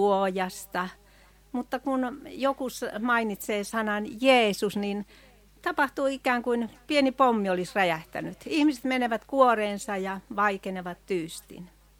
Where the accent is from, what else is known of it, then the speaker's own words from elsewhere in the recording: Alajärvi, South Ostrobothnia, Finland; ja tulen Alajärveltä entisen Lehtimäen puolelta.